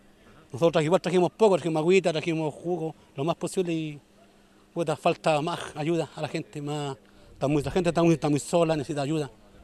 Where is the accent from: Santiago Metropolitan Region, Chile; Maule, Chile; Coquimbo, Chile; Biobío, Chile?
Biobío, Chile; San Pedro de la Paz; Nosotros somos de San Pedro de la Paz, Candelaria.